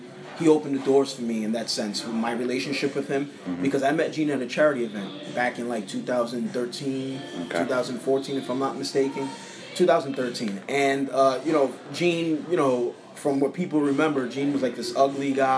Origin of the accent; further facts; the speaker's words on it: Brooklyn, New York, United States; I'm from Brooklyn, New York.